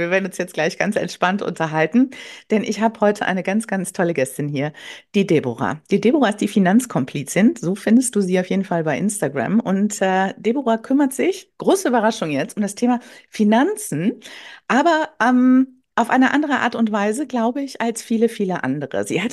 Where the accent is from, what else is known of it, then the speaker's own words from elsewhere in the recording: Wuppertal, North Rhine-Westphalia, Germany; born there; ich komme gebürtig aus Wuppertal, habe dann geschrieben, ach, viele Grüße in die alte Heimat.